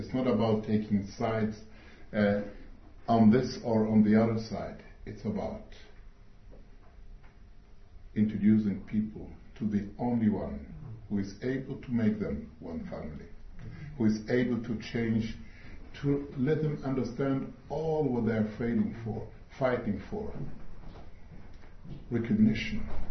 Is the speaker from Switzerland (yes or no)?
yes; Switzerland; English is a second language; also born or lived in Algeria; now in Jerusalem, Israel; Myself, I was born in Algeria, North Africa. I grew up in Switzerland, and since 23 years, we live in Jerusalem.